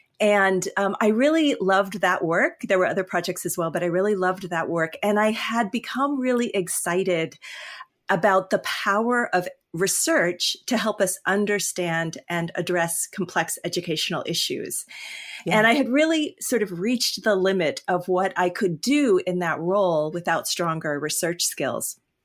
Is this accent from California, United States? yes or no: yes; California, United States; But for some reason, Michigan keeps calling me back, even though I'm actually from California.